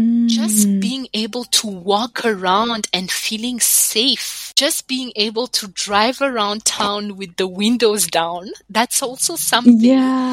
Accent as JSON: {"language": "English", "country": "Burundi", "tie": "born or raised there", "said": "Because I feel like when we were growing up in Burundi, I could just walk and go to my friend's place down the road."}